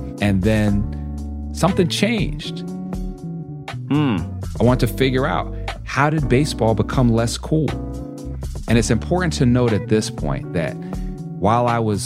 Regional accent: New York, United States; I mean, I grew up in New York, and I was just loving Doc Gooden and Daryl Strawberry and Ricky Henderson and Dave Winfield.

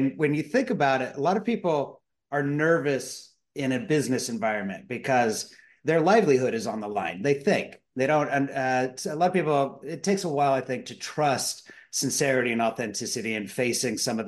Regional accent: San Francisco, California, United States; There's a little bit of a scab picking there because I'm from San Francisco.

